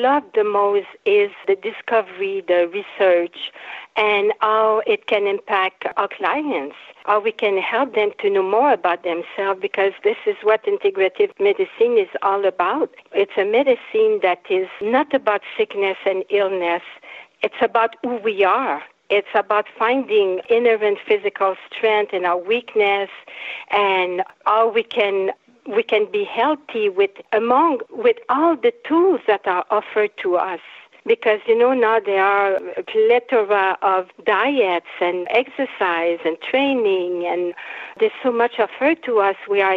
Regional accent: Montreal, Quebec, Canada; first language French; English is a second language; Well, I was born in Montreal, in Quebec, at the heart of French-Canadian culture, in a place called Le Plateau Mont-Royal. I spoke French my whole childhood and young adulthood until the age of maybe 25, when I had to learn English

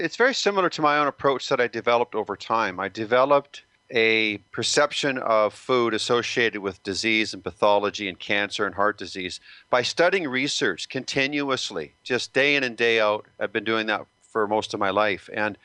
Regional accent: Canada; as a young kid growing up in Canada.

